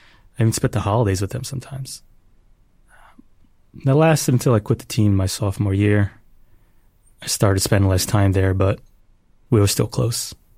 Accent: Bradley Gardens, New Jersey, United States; I grew up in Bradley Gardens. It's part of the greater Bridgewater, Raritan area.

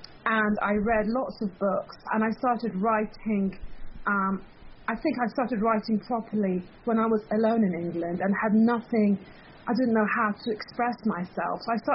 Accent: Iran; I'm like, I was 10 from Iran, and I was like writing this to my mother.

